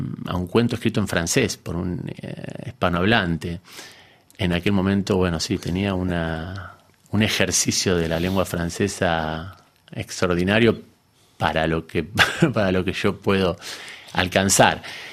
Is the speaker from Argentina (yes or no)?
yes; Argentina; moved away as an adult; participado en algunas antologías poéticas allá en mi país, en Argentina, pero tenía desde unos años antes la idea de que cuando pudiese iba a partir